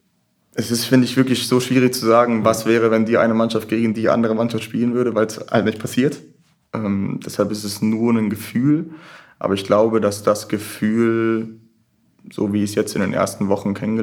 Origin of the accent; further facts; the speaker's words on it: Konstanz, Baden-Württemberg, Germany; Ich komme ursprünglich aus Konstanz oder aus Vororten von Konstanz am Bodensee, das heißt ganz im Süden an der Grenze zur Schweiz direkt.